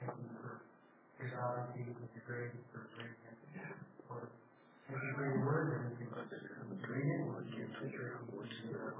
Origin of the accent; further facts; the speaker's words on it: Kimball, Nebraska, United States; we come from Kimball, Nebraska, and recently last year got a list to go to Bible college.